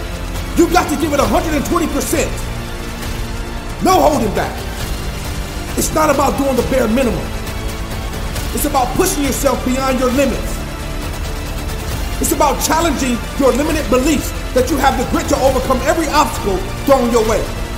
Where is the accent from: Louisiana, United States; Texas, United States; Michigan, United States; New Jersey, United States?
Michigan, United States; Pontiac; I grew up in Pontiac, Michigan, where most young men don't live to see their 18th birthday.